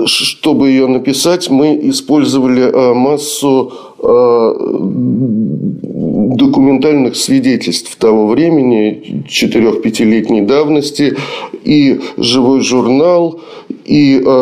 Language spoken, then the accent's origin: Russian; Moscow, Russia; ну, за исключением моего родного города Москвы, как в городе на Каме.